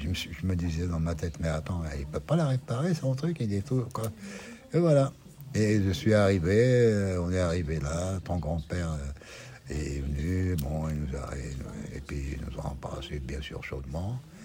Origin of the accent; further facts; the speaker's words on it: Algeria; now in France; Donc je ne peux renier ni mes origines. Ni le pays qui m'a accueilli. Et donc, quelque part, je suis partagé. J'éprouve un amour illimité pour l'Algérie.